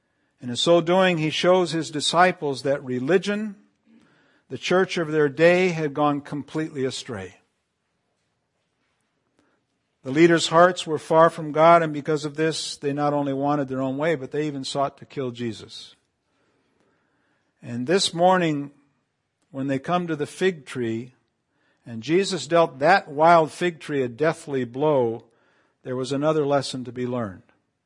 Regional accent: Canary Islands, Spain; I grew up in the Canary Islands where I don't know if we got the figs from Israel, but we always had plenty of figs.

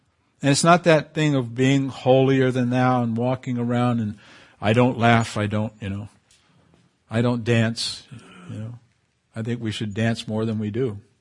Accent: Canary Islands, Spain; I remember growing up in the Canary Islands and was a Roman Catholic country with no freedom for anyone else.

